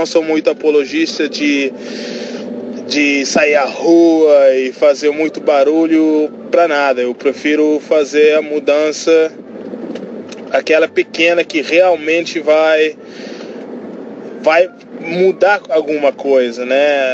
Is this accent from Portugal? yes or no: no; Cape Verde; now in United States; eu não sou brasileiro, e você já pode ter notado aí no meu sotaque. Mas, cara, eu sou cabo-verdiano. E vivo nos Estados Unidos, estou estudando aqui, fazendo meu mestrado